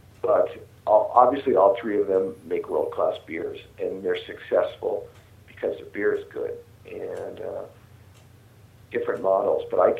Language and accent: English; San Francisco, California, United States; I can say this because I'm from San Francisco